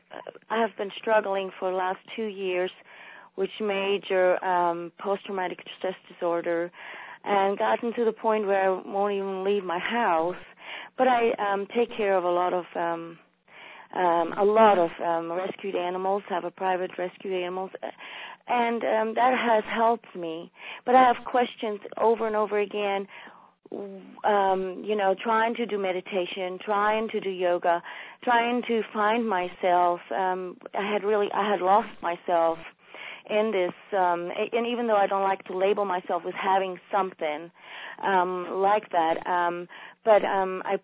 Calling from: Indiana, United States; I'm calling from Indiana.

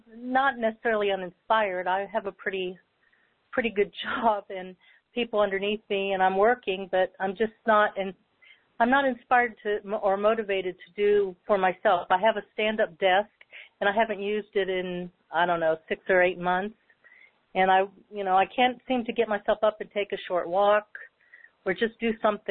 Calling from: San Angelo, Texas, United States; I am from San Angelo, Texas.

